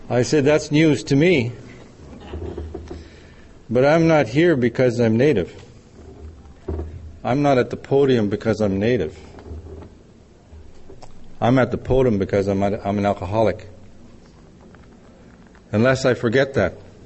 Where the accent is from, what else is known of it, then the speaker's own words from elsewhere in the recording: Manitoba, Canada; now in Edmonton, Canada; And I'm originally from Manitoba, but I'm here and very proud to be with my friends from Edmonton.